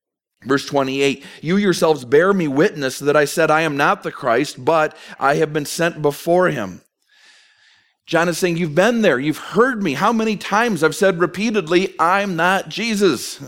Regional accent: St. Paul, Minnesota, United States; St. Paul is my hometown.

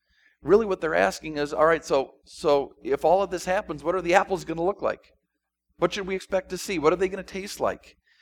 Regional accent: Minnesota, United States; when I was growing up in Minnesota, in my backyard we had two apple trees and a crab tree.

